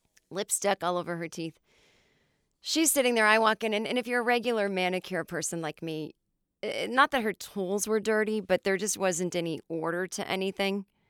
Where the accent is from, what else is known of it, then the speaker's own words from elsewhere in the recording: Los Angeles, California, United States; Now, when I go to said nail salons in my hometown of LA, and even I have regular places in New York, not to brag, I say hello.